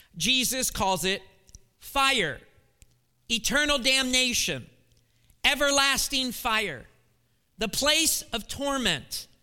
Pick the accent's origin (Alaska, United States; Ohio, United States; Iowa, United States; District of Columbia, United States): Ohio, United States; Columbus; I grew into manhood, I guess, in Columbus, Ohio.